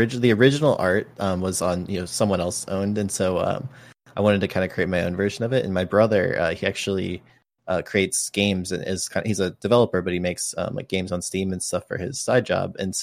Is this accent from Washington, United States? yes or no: no; St. Louis, Missouri, United States; I grew up in the St. Louis area and I love the Blues hockey team